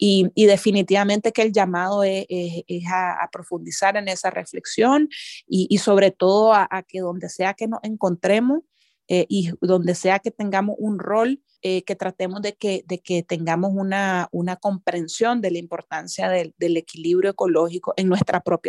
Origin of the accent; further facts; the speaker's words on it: Nicaragua; como nicaragüenses